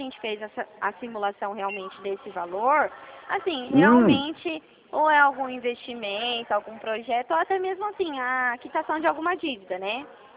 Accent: Dracena, São Paulo, Brazil; Eu sou de Dracena.

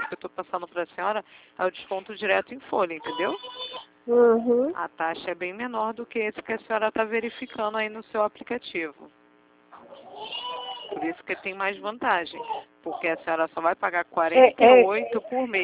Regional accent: Rio de Janeiro, Brazil; Eu sou do Rio.

